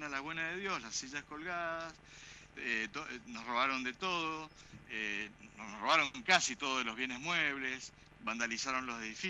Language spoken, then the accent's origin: Spanish; Mendoza, Argentina; ya te estoy hablando como ciudadano, como mendocino.